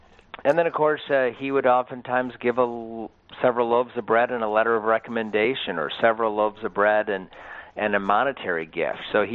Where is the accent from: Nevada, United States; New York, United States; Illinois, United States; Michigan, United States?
Michigan, United States; Grand Rapids; Well, I lived in Grand Rapids for 43 years, and it was an incredible time. I'm the oldest of five. Was born in 1970